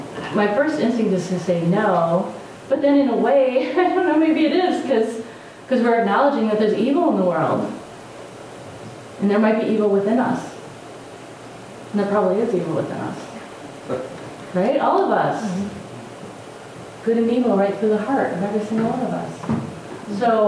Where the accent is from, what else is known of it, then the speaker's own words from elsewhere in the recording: Detroit, Michigan, United States; I am from, originally, I was made in Detroit.